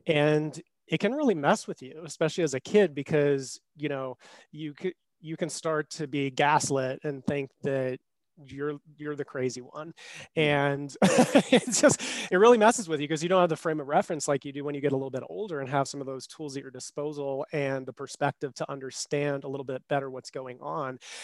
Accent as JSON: {"language": "English", "region": "Colorado", "country": "United States", "tie": "born or raised there", "said": "So I, as you said, grew up here in Colorado"}